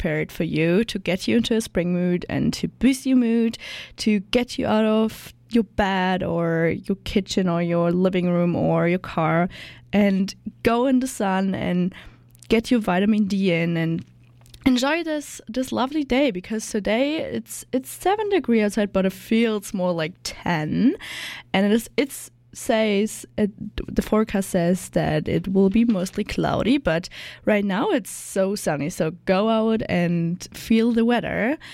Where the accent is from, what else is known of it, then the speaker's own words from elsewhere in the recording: Germany; English is a second language; moved away as an adult; now in Canada; I'm from Germany, and I came here on November to start an internship here at CJSF, and that's why I'm living in currently in a host family.